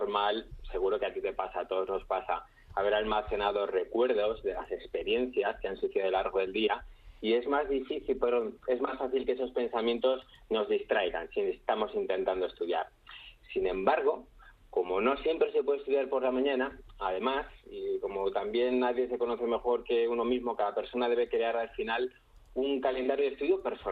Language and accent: Spanish; San Lorenzo de El Escorial, Community of Madrid, Spain; y yo soy de San Lorenzo de Escorial